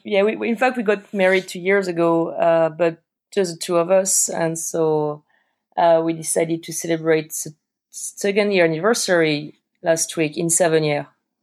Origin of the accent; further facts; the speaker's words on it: Angers, Pays de la Loire, France; accent: strong French accent; English is a second language; I grew up in France, in fact, as you can probably hear from my very strong accent. And I'm from the Loire. So I grew up in Angers.